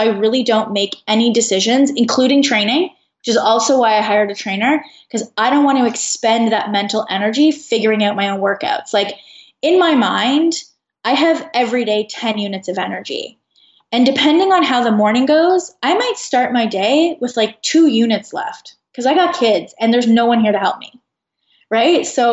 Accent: Canada; Yeah, I'm Canadian.

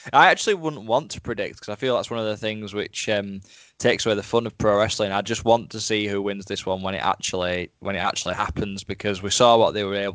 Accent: United Kingdom; being British and, being such a big fan

